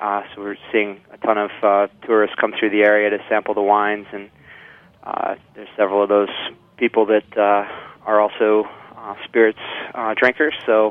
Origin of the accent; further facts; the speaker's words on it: Elmira, New York, United States; So I'm from this area. I grew up in Elmira and went to school in Ithaca.